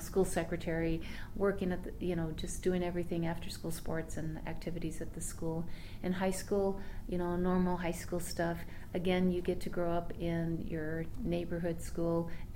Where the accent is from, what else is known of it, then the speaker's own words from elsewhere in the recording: Forest Grove, Oregon, United States; So I grew up in Forest Grove and went to St. Anthony's Catholic School